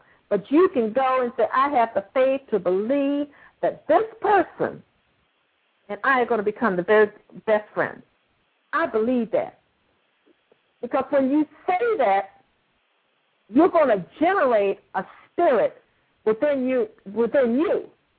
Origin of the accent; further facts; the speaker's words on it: the South, United States; I'm from the South.